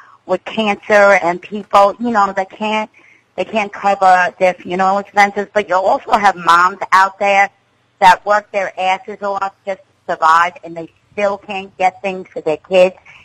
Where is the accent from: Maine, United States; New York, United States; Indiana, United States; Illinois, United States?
New York, United States; Port Jefferson; moved away as an adult; also born or lived in Oyster Bay; I grew up in Oyster Bay until I was about, I think, 10, and then moved out to the Port Jefferson Beach area, and I, you know, lived there all my life up until 4 years ago, and then I moved here.